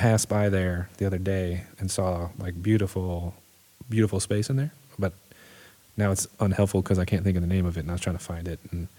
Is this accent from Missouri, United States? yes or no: yes; St. Louis, Missouri, United States; So I grew up in St. Louis, and this is a fun fact.